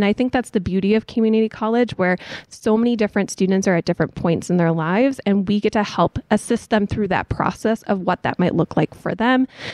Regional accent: Dalton, Massachusetts, United States; I'm born and raised in Berkshire County.

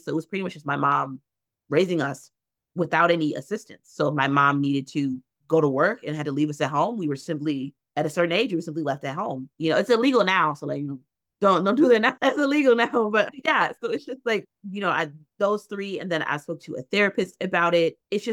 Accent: Chicago, Illinois, United States; I am from Chicago, born and raised, but I live in the suburbs.

